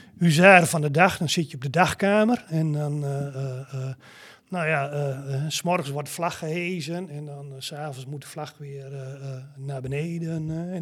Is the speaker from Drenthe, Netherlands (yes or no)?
yes; Drenthe, Netherlands; Ja, ik ben een geboren en getogen Drent. Ik praatte toen ook heel veel in dialect nog.